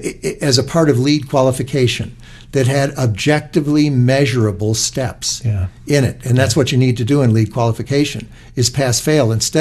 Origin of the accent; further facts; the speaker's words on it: Chicago, Illinois, United States; And he came to my old neighborhood that I was born and raised in Chicago, Marquette Park on the southwest side.